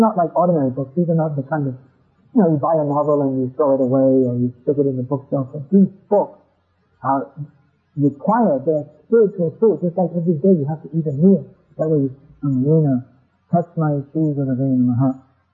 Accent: England, United Kingdom; I was brought up in England.

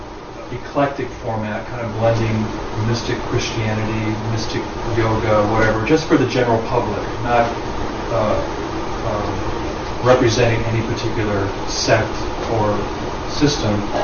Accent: Los Angeles, California, United States; So that was why I was raised in Los Angeles.

